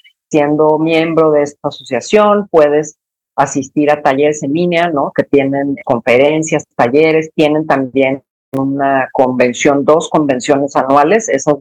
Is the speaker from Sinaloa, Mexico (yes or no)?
yes; Mazatlán, Sinaloa, Mexico; now in Guadalajara, Mexico; Yo soy de Mazatlán, como sabes, aunque llevo ya muchos años viviendo en Guadalajara